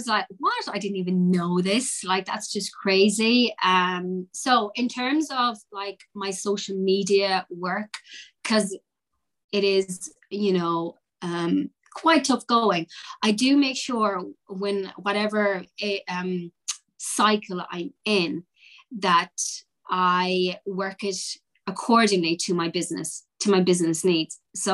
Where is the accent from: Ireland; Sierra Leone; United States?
Ireland; I mean, I grew up in Ireland, rural Ireland.